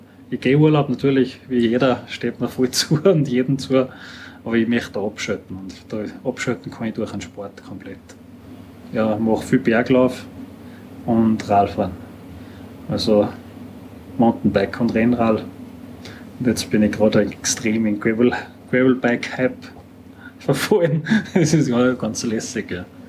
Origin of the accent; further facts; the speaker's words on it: Hinterglemm, Salzburg, Austria; born there; bin ein Österreicher, also ein gebürtiger Hinterklemmer, also über den Berg drüber.